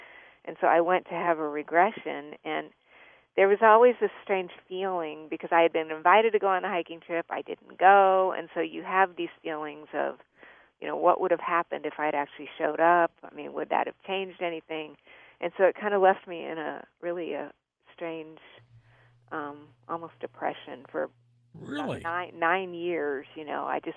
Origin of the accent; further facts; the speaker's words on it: Albuquerque, New Mexico, United States; also born or lived in Colorado Springs; My mother, well, we lived in Colorado Springs. I grew up in Albuquerque. I think some people know that. But we ended up moving over to Colorado Springs.